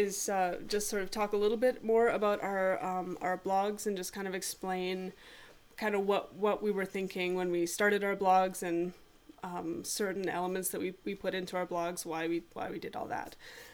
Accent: Canada; And I'm a Canadian. Have been British. I'm sort of British Canadian

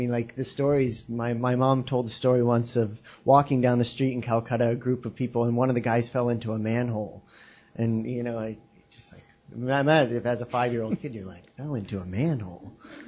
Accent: New Jersey, United States; also born or lived in Atlanta, Georgia; So I grew up in New Jersey and Atlanta, Georgia, with lots of Indians coming through our house

